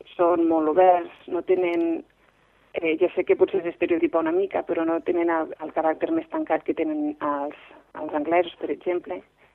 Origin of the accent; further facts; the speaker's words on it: Falset, Catalonia, Spain; now in Ireland; als meus fills, doncs d'on vinc jo, d'on soc jo, les tradicions, m'agrada molt que segueixin totes les tradicions de Falset, no?